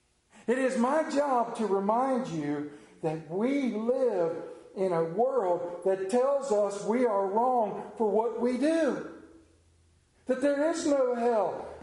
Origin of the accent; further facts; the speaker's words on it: Modena, Emilia-Romagna, Italy; moved away; my hometown of Moderna, Italy